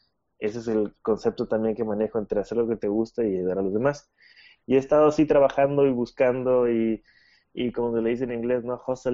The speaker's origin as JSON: {"language": "Spanish", "country": "Mexico", "said": "soy de México. Sí, no hemos mencionado esa partecita. Soy de México y me gradué en la ciudad de Puebla"}